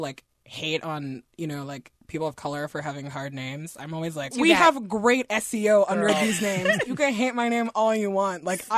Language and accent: English; Nigeria; also born or lived in Guinea / France; I'm originally from Guinea in West Africa. We grew up in Nigeria and in France.